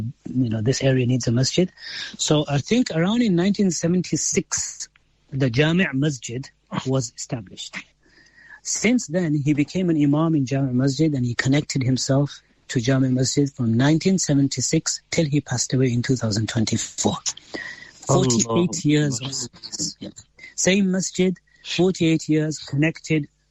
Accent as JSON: {"language": "English", "town": "Leicester", "region": "East Midlands", "country": "United Kingdom", "tie": "born there", "said": "And then I was born actually in Leicester after they came."}